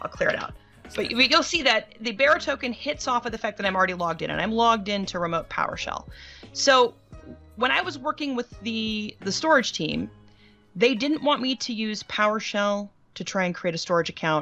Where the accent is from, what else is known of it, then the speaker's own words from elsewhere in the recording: Nebraska, United States; now in Chicago, United States; So I'm from Nebraska originally. And it took me to Chicago